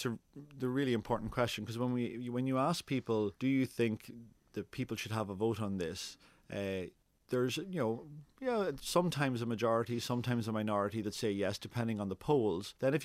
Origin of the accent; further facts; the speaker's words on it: Ireland; now in Australia; I think what I noticed when I moved from Ireland to here was actually that, you know, the values that are so similar.